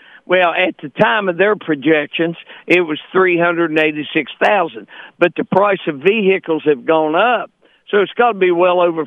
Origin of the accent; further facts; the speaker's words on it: St. Albans, West Virginia, United States; Well, when I grew up in St. Albans, I was born in 59, and in the 60s and the 70s, even the 80s